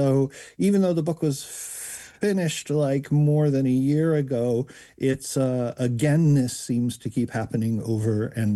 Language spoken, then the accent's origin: English; Buffalo, New York, United States; in my hometown of Buffalo